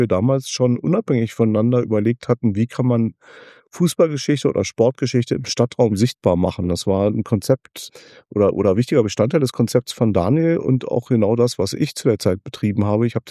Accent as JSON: {"language": "German", "region": "Berlin", "country": "Germany", "tie": "born or raised there", "said": "Also ich bin tatsächlich aufgewachsen in Mariendorf"}